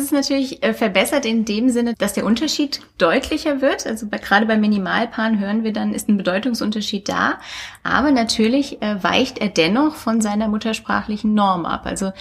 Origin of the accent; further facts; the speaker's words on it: Germany; accent: German; kann ich natürlich versuchen, meinen typisch deutschen Akzent zu unterdrücken oder hervorzukehren.